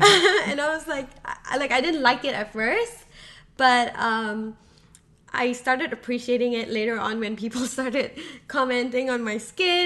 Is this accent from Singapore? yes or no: yes; Singapore; I came from Singapore, so the majority of people there were Chinese. Mm-hmm. And they're the majority. They're like 70%. My race is only like 2%.